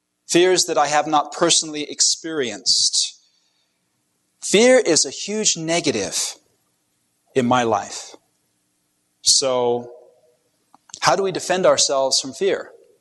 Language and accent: English; England, United Kingdom; My mom, M-U-M, I was raised in England and she is full Irish, was an English teacher.